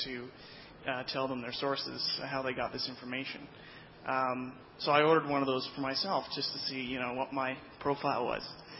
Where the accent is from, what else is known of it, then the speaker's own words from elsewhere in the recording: Canada; I'm from Canada